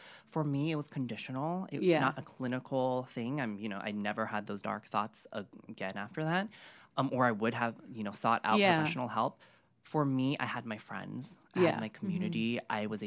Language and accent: English; New York, United States; being a New Yorker who was very independent all of my life and having to depend on my parents.